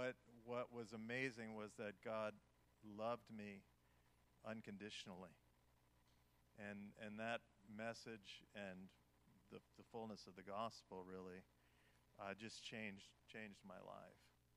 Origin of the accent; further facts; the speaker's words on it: New York, United States; I grew up in New York.